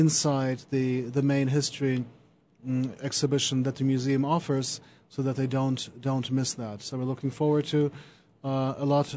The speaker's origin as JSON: {"language": "English", "country": "Germany", "tie": "born or raised there", "said": "Well, as a kid growing up in Germany, obviously all of U.S. history was quite of great interest to us."}